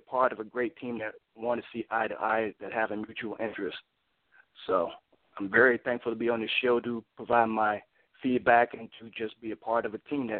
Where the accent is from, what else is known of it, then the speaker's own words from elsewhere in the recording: Memphis, Tennessee, United States; now in California, United States; I'm actually from Memphis, Tennessee.